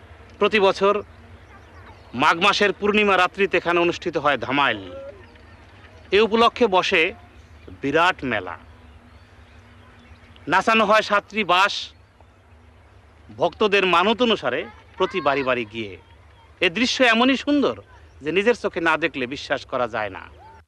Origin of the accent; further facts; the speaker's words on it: Purbadhala, Mymensingh Division, Bangladesh; আমি এই এলাকারই ছেলে, এখান থেকে মাত্র দেড় মাইল দূরে আমার জন্মস্থান পূর্বধোয়ার গ্রামে।